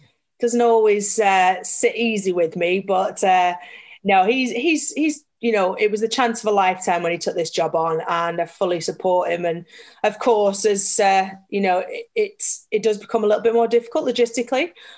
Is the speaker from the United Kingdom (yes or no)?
yes; Burnley, North West England, United Kingdom; I grew up in Burnley. My parents still live in the same house that they always have done, just 5 minutes up the road from Turf Moor.